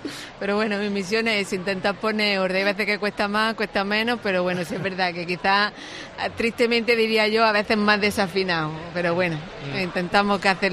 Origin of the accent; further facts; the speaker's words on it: Almería, Andalusia, Spain; yo soy de Almería